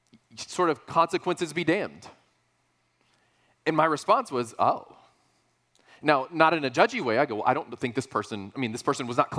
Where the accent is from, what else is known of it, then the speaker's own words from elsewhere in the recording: San Antonio, Texas, United States; In high school, I grew up in San Antonio, Texas.